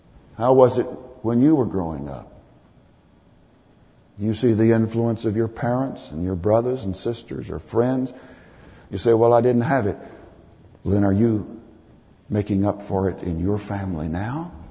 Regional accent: Texas, United States; I think of a fellow down in Texas in my home country that was arrested for horse stealing.

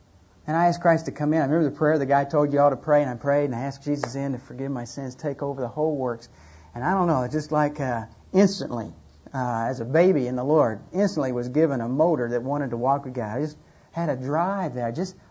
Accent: Miami, Florida, United States; But I am from Florida, from Miami, and not only was born there, but grew up, spent all my life there.

